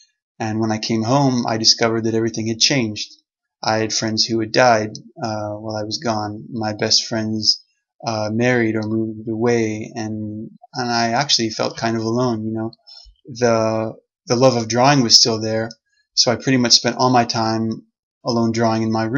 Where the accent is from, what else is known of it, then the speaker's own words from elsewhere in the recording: Arizona, United States; also born or lived in California; Anyway, I was born in California and grew up in Arizona.